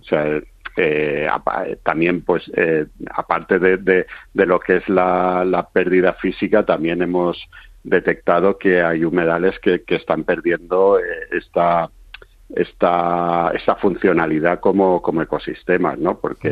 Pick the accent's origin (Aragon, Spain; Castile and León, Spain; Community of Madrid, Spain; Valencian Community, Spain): Valencian Community, Spain; que lo digo yo como valenciano